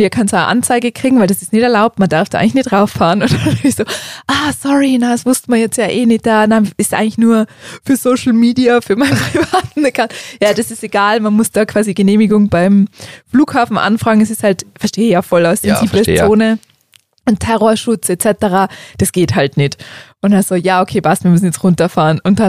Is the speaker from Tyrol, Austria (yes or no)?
yes; Tyrol, Austria; Naja, sagen wir ja, wir sind Tiroler.